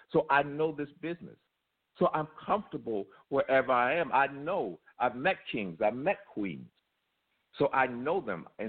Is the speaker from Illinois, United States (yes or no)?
yes; Chicago, Illinois, United States; because I'm a kid from the South Side of Chicago.